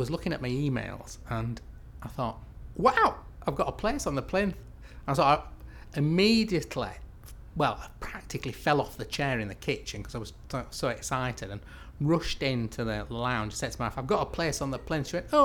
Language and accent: English; Huddersfield, Yorkshire and the Humber, United Kingdom; I'm 51 years old and I come from Huddersfield.